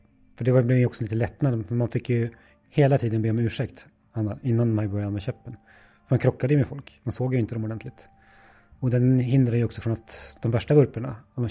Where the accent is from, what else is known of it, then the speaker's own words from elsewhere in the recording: Nyköping, Södermanland, Sweden; För jag kom ju från Nyköping då, eller uppvuxen i Nyköping.